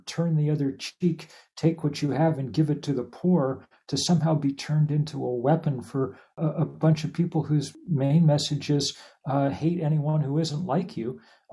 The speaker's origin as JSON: {"language": "English", "town": "Lexington", "region": "Massachusetts", "country": "United States", "tie": "born or raised there", "said": "I grew up in Lexington and I was a tour guide on the Battle Green."}